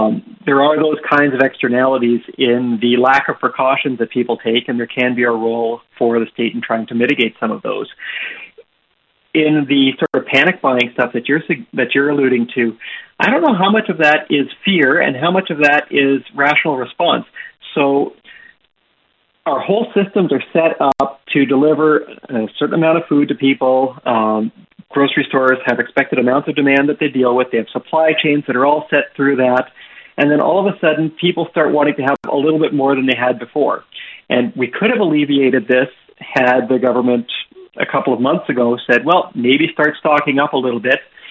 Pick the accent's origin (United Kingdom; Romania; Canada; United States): Canada; That's not really something that we grew up with in Canada, so I've not really acquired a taste for it.